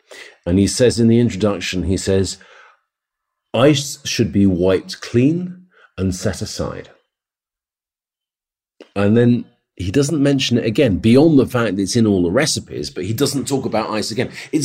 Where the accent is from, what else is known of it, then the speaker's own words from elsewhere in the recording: Jamaica; I mean, in Jamaica, I'm half Jamaican, my mother's from Montego Bay.